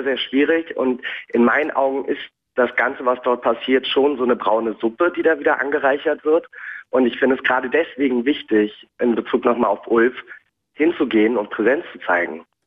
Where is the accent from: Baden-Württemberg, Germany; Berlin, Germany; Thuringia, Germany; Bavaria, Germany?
Berlin, Germany; mich selbst als deutsch. Ich bin viel mehr Deutscher als Türke. Wenn ich in die Türkei reise, dann besuche ich dort meine Verwandten. Mein Leben ist aber hier in Berlin. Das ist meine Heimat.